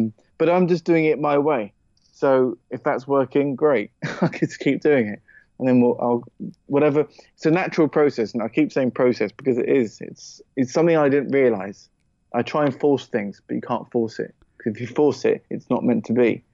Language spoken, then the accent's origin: English; East of England, United Kingdom; Oh, I don't have the accent. My accent's not Geordie. It is quite a strong accent. I'm from Hertfordshire originally, just north of London.